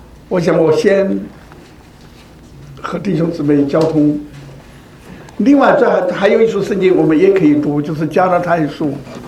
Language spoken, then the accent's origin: Chinese; China; 这个很像这个我们中国人都把它叫做善意的谎言